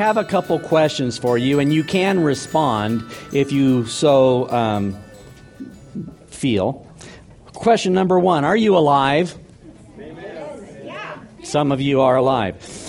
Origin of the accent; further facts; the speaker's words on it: California, United States; I'm a Californian, but I also realize there's some weird stuff.